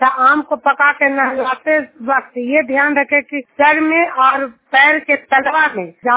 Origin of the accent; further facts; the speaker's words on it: Juniyar, Bihar, India; मैं नालंदा जिला हिलसा प्रखंड जुनियार गांव की निवासी हूं